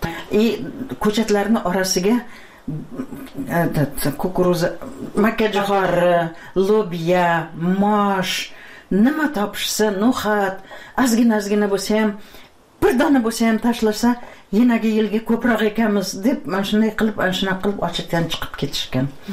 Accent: Piskent, Tashkent Region, Uzbekistan; Men shu yerlarda tug'ilganman-da.

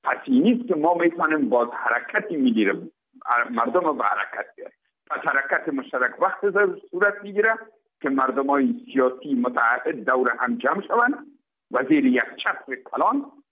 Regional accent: Afghanistan; تماما ما افغان هستیم

